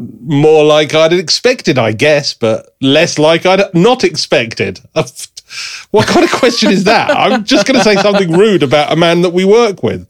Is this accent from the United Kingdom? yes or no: yes; England, United Kingdom; I'm English.